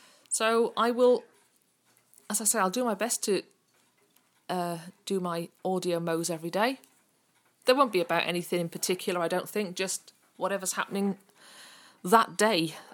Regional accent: Wales, United Kingdom; I'm from South Wales originally. I've lived in quite a few places, actually, over the years. I obviously grew up in Wales. Went to school for the blind in Wales, luckily. Not a huge amount of distance from home, but far enough that I had to board

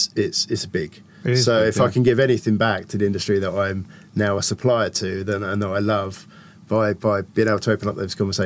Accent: Guildford, South East England, United Kingdom; also born or lived in Guernsey; now in Bedfordshire, United Kingdom; So I was brought up in Guildford in Surrey.

